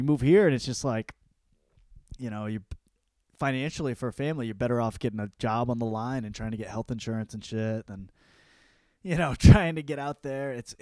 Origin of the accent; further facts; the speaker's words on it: Michiana, United States; I grew up in Michiana, you know, they call it Michiana because it's Michigan and Indiana. It's right on the line and right at the border.